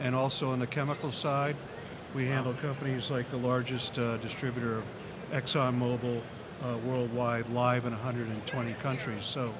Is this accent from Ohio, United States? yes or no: no; Pennsylvania, United States; I'm originally from Pennsylvania.